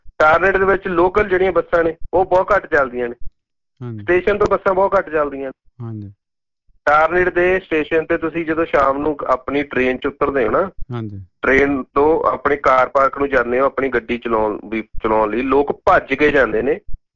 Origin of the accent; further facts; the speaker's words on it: Punjab, India; ਜਿਹੜੇ ਅਸੀਂ ਪੰਜਾਬੀ ਹੈਗੀ ਨਾ ਕਮਿਊਨਿਟੀ, ਈਵਨ ਇੰਡੀਅਨ ਕਮਿਊਨਿਟੀ